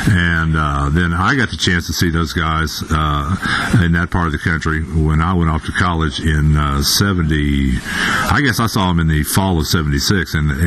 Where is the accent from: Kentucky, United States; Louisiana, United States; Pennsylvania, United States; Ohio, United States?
Louisiana, United States; Lake Charles; also born or lived in Houston; I grew up in Southwest Louisiana, outside Lake Charles.